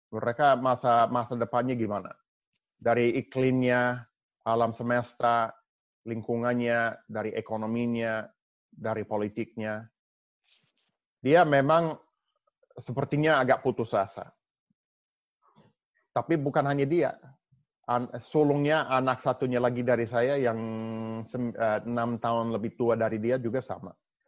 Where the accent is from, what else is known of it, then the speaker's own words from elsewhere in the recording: United States; Indonesian is a second language; Sebetulnya, Pak, sebagai orang Amerika, saya berhak mengatakan ini. Saya berhak mengatakan ini sebagai orang Amerika.